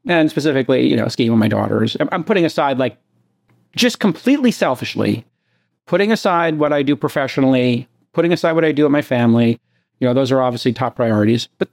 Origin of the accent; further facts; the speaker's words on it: New York, United States; I'm in my hometown, New York. New York. The city's so nice, they named it twice.